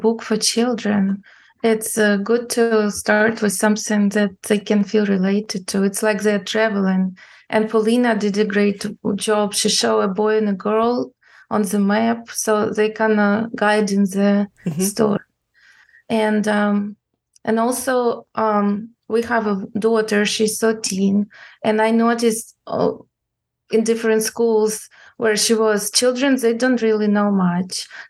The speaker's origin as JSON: {"language": "English", "town": "Dnipro", "region": "Dnipropetrovsk Oblast", "country": "Ukraine", "tie": "born or raised there", "said": "I was born in Ukraine and I grew up in Dnipro. I graduated from Dnipro University"}